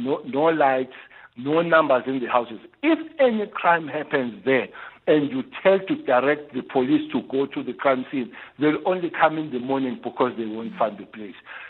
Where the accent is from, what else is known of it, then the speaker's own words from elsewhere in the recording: South Africa; us as South Africans